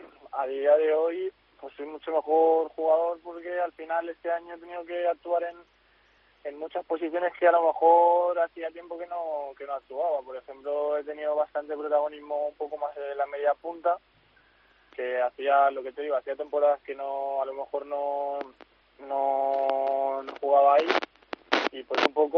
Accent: Balearic Islands, Spain; y con la ilusión de que puede ser importante para el Mallorca, y encima le sumas que es el equipo de mi tierra, pues aún más ganas si cabe.

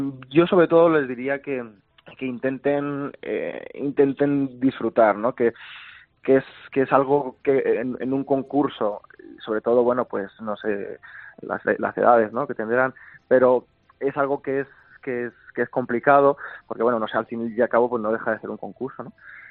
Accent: Albacete, Castilla-La Mancha, Spain; de momento soy el único albaceteño que lo ha ganado en las 42 ediciones, siendo de aquí.

